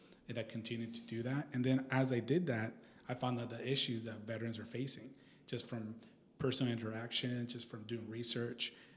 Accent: Sonoma, California, United States; now in Napa, United States; No, I grew up in Sonoma

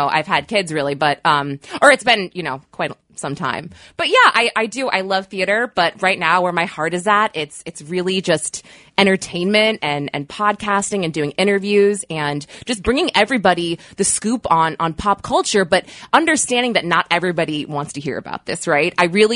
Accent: New Hampshire, United States; now in Manhattan, United States; Yes, I am a product of New Hampshire, the 603, and I moved to Manhattan to pursue theater.

